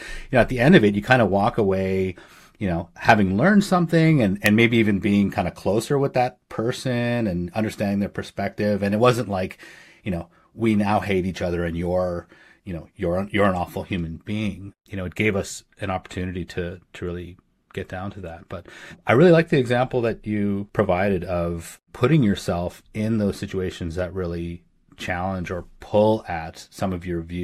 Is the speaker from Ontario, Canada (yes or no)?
no; Manitoba, Canada; or just Northern Manitoba, actually.